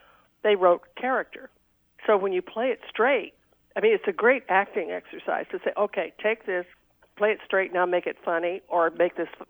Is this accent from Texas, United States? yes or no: yes; Texas, United States; I did that because I was from Texas, and I just remember people talking like this